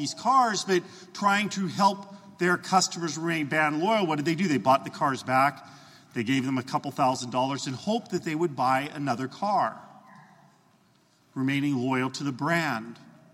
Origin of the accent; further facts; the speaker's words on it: Idaho, United States; When I was growing up in Idaho, I was on a farm